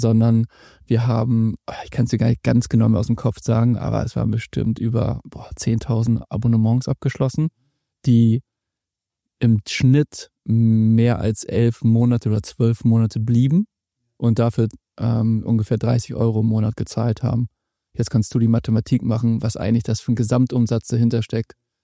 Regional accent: Lübeck, Schleswig-Holstein, Germany; born there; Ich bin in Lübeck geboren.

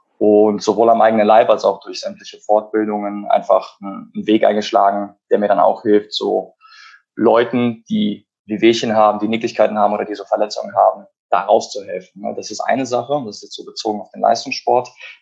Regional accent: Cologne, North Rhine-Westphalia, Germany; Hallo Leute. Ich bin zum Zeitpunkt dieser Aufnahme 26 Jahre alt. Ich komme aus Köln

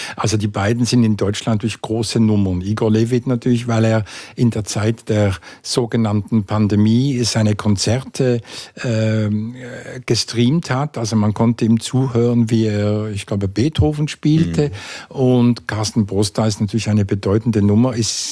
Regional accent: Switzerland; Das ist doch bei uns in der Schweiz eher unvorstellbar eigentlich.

